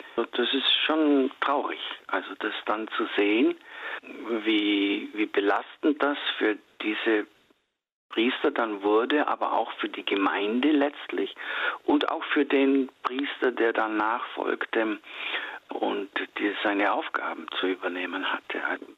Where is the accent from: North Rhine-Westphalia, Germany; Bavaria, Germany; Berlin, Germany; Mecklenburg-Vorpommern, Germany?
Bavaria, Germany; Lindau; Also ich hätte in meine Heimat natürlich zurückgehen können, das ist Lindau im Bodensee.